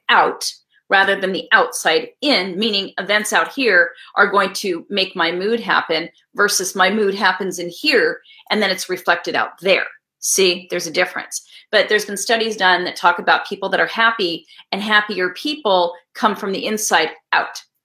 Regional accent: California, United States; also born or lived in Wisconsin; See, I live in California for a reason. I was born in Wisconsin. My parents moved me out here when I was two.

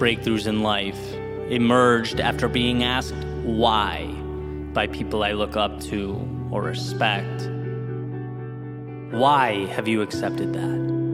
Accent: California, United States; growing up outside of Los Angeles on the opposite coast, relocating again and again

